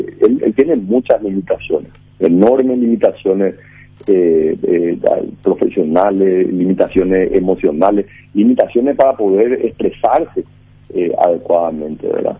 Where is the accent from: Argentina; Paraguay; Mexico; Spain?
Paraguay; yo como ciudadano paraguayo, colorado